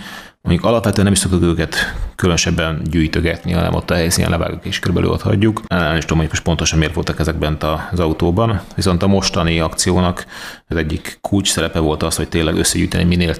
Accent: Hungary; Nyilván, hogyha mi magyarok vagyunk többen

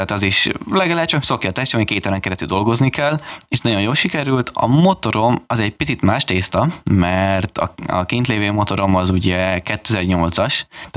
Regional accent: Hungary; tehát én Európából vagyok így a második magyar, aki kiutazott

